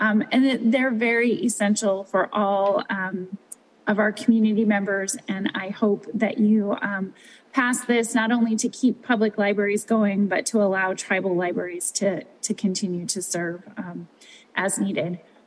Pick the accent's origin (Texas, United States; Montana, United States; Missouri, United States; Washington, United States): Montana, United States; Great Falls; I was born and raised in Great Falls and spent my childhood coming here and checking out books.